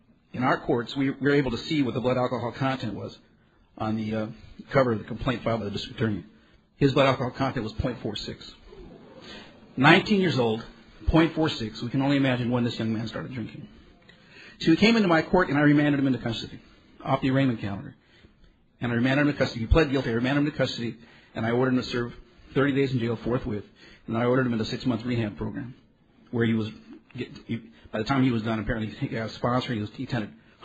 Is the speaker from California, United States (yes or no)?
yes; Santa Maria, California, United States; I come from not from San Diego, although I love San Diego. I come from Santa Maria, California, which is in Santa Barbara County.